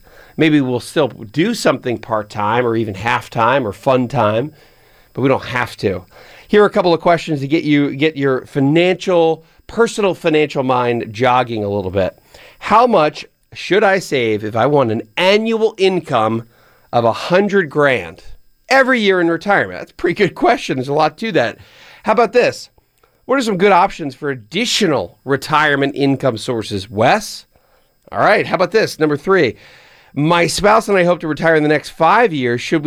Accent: Pennsylvania, United States; Washington State, and my home state of Pennsylvania.

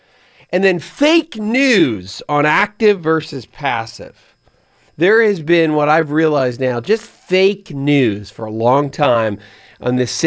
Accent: Pennsylvania, United States; my home state of Pennsylvania, next to Kennett Square

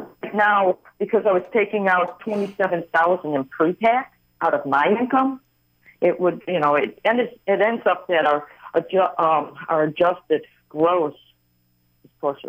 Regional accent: Midwest, United States; accent: Midwestern; Yes, it's the Midwestern accent that nobody can identify.

